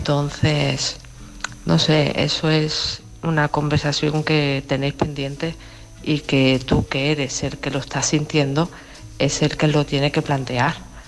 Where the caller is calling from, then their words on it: Malaga, Andalusia, Spain; de Málaga.